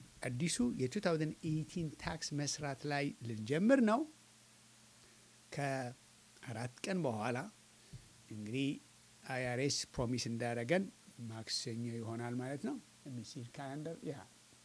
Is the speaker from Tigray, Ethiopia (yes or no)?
yes; Tigray, Ethiopia; እኔ የትግራይ ተወላጅ ነኝ፣ አገሬ ግን ኢትዮጵያ ነው።